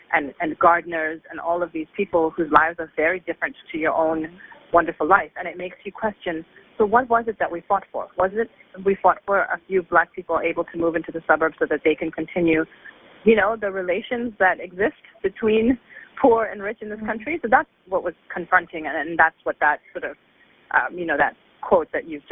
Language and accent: English; Lusaka, Lusaka Province, Zambia; So growing up in Lusaka was a wonderful, in many ways beautiful experience, not without its difficulties